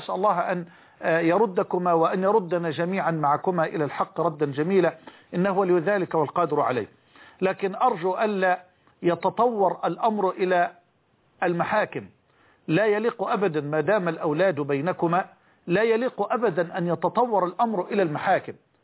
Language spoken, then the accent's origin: Arabic; Egypt; القانون الذي يطبق الآن على الأقل عندنا في مصر